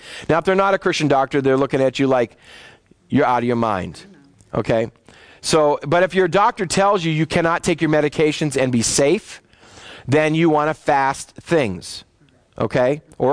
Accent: Boston, Massachusetts, United States; I'm sorry, I'm from Boston.

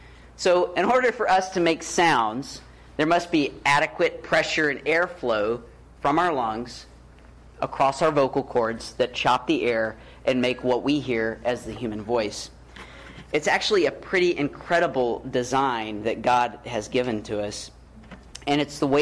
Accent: Alabama, United States; Now, even though I'm from Alabama, my favorite activity is to go surfing.

